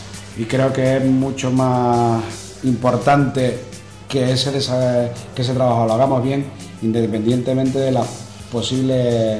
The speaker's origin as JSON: {"language": "Spanish", "region": "Canary Islands", "country": "Spain", "said": "pero en mi tierra, yo soy canario, están en torno al 30%"}